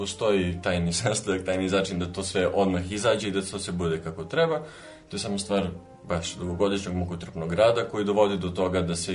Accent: Niš, Southern and Eastern Serbia, Serbia; dolazim iz Niša i ja sam hornista. Trenutno završavam master studiju u Beogradu

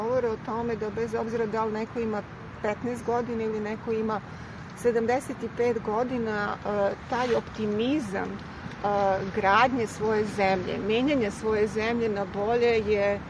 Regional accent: Serbia; ja sam rekla iz Srbije

